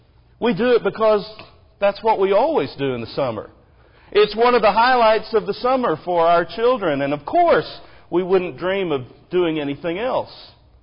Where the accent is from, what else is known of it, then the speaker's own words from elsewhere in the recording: Texas, United States; now in Tennessee, United States; I grew up in the Churches of Christ in Texas, and Vacation Bible School has been around for a long time, not just here in Tennessee, but I guess all over the country.